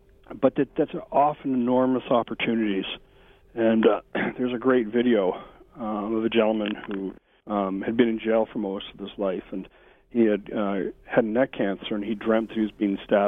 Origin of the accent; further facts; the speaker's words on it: Canada; because we're Canadian, and we'd go fishing up north every year